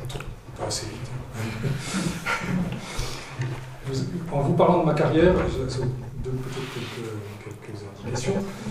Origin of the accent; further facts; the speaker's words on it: Bourgogne-Franche-Comté, France; Et j'ai grandi en Haute-Saône.